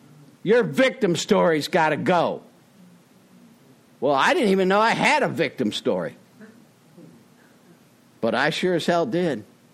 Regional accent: Springfield, Illinois, United States; also born or lived in Peoria; You know, I'm an Irish Catholic, born and raised in Springfield, Illinois, Peoria, Illinois. Catholic schools my whole life.

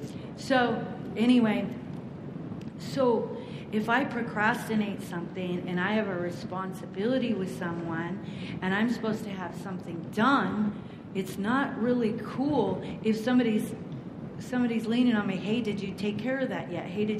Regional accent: Pacific Northwest, United States; See, I'm from the Pacific Northwest and I'm part Native American and I spend a lot of time with the Native Americans.

